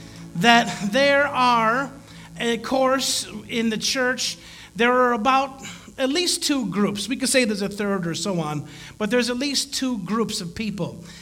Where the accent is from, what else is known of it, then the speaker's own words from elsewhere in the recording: Chicago, Illinois, United States; I grew up a Democrat, and because I'm from Chicago and I'm a minority, I'm Latino, so I grew up a Democrat